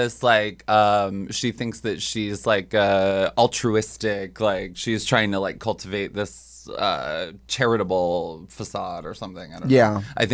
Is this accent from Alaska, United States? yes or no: yes; Juneau, Alaska, United States; moved away as an adult; now in New York, United States; Juneau, Alaska.